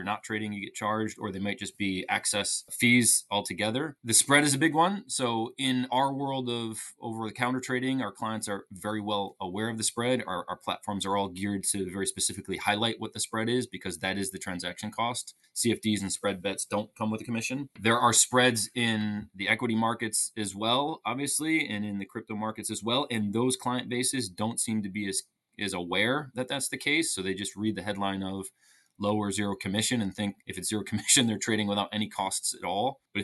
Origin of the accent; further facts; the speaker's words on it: United States; now in London, United Kingdom; I'm an American, as my accent probably gives away, but I'm based in London and have been there for 15 years.